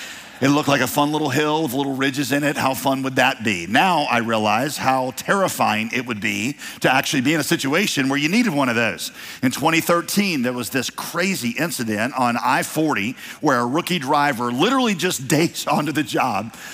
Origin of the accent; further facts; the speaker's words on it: West Virginia, United States; I am from West Virginia, after all, so